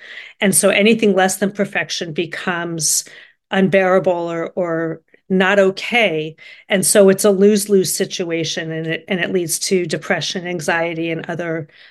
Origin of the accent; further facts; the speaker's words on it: Los Angeles, California, United States; So I grew up in Los Angeles.